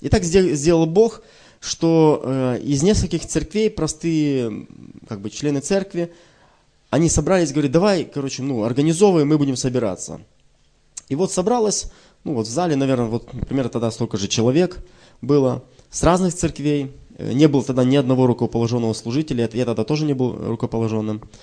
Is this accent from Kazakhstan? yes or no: no; Moldova; moved away as an adult; now in Russia; мы как раз переехали в Россию. И я сам с Молдавии.